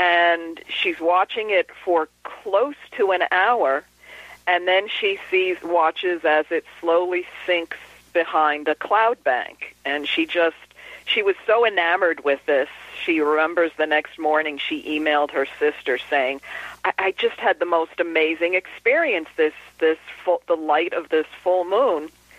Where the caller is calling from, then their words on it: New York, United States; from New York.